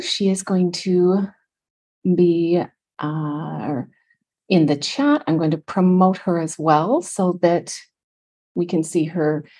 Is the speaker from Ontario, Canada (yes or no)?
yes; Ontario, Canada; I am from Ontario, Canada. I live about an hour north of Toronto.